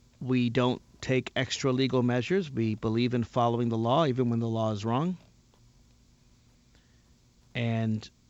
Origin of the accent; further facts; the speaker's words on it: Nashville, Tennessee, United States; That's my home state, by the way. That's where I'm from, Nashville, Tennessee. It's where my parents still live today.